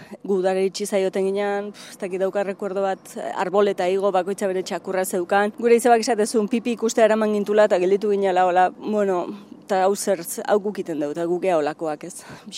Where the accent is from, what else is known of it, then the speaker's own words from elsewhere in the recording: Urnieta, Basque Country, Spain; eta Urnietakoa, Urnietako Ergoien auzokoa. Bertako Azko Nobi eta Baserrian jaio nintzen.